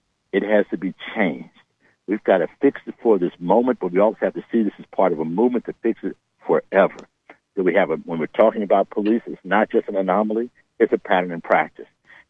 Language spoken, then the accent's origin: English; St. Louis, Missouri, United States; right next to my hometown of St. Louis, a place where I grew up and spent much of my misspent youth